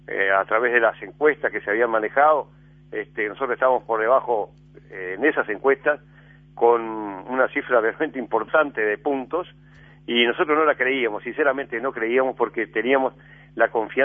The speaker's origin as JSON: {"language": "Spanish", "region": "Paysandú", "country": "Uruguay", "tie": "born or raised there", "said": "En la ciudad de Guichón, es la segunda ciudad de nuestro querido departamento de Paysandú. Ahí me formé, ahí me eduqué, ahí me casé, ahí tuve mis hijos, ahí me eduqué, ahí trabajé"}